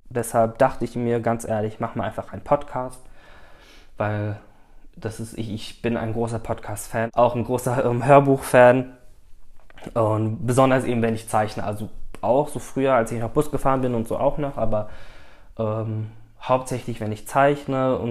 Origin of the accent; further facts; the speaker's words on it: Turkey; Dadurch macht es meinen Namen einfach türkisch, dadurch, dass dieser … da ist. Und ich bin ja auch Türke, also ich habe kein arabisches Blut oder so.